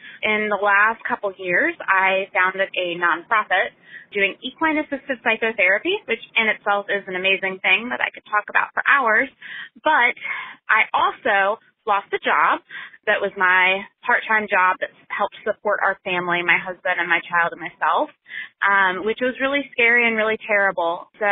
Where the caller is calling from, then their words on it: Richmond, Virginia, United States; Hi, this is … I am calling from Richmond, Virginia